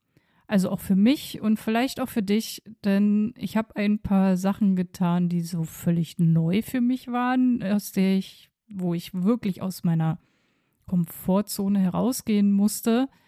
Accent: Berlin, Germany; born or raised there

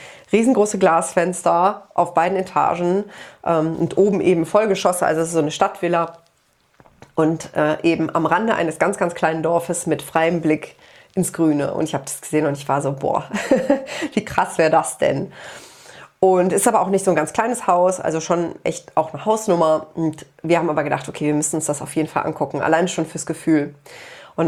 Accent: Aachen, North Rhine-Westphalia, Germany; moved away as an adult; ich bin ja vor knapp 3 Jahren mittlerweile hierher gezogen zu Nadine. Ich habe meine Heimat verlassen. Ich komme ja eigentlich aus Aachen und lebe jetzt hier mit Nadine in einem kleinen Dorf in Brandenburg.

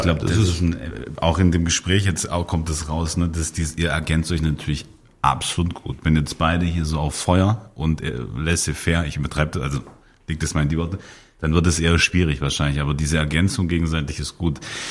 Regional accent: Munich, Bavaria, Germany; als Münchner würde ich sagen

